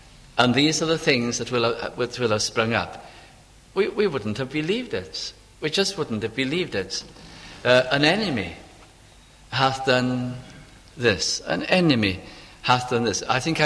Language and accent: English; North West England, United Kingdom; my hometown in Lancashire